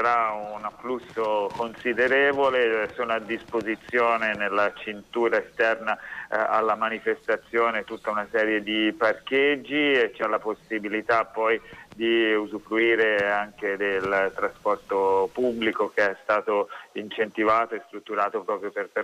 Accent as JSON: {"language": "Italian", "town": "Livorno", "region": "Tuscany", "country": "Italy", "tie": "born or raised there", "said": "io sono livornese doc, sì. Nato proprio nel cuore della città e cresciuto in questa città sempre"}